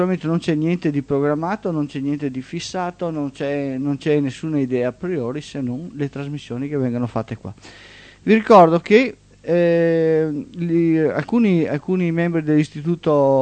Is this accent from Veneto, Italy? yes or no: yes; Marghera, Veneto, Italy; Io sono di Marghera, no?